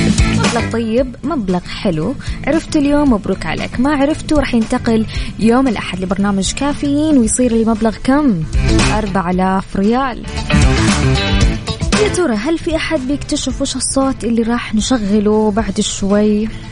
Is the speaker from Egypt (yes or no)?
no; Kuwait; وهذه الجائزة اللي أهديها لديرتي الكويت